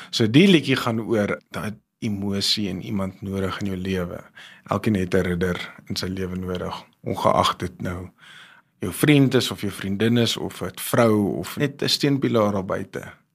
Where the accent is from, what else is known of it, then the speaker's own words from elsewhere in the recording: Pretoria, Gauteng, South Africa; ek het my liefde gevind in die Kaap, die berge, en ek het vrede gevind in die Kaap, althans ek is oorspronklik van Pretoria, en ek is baie lief vir my mense in Pretoria, maar ek het my tuiste gevind, en dit is in die Kaap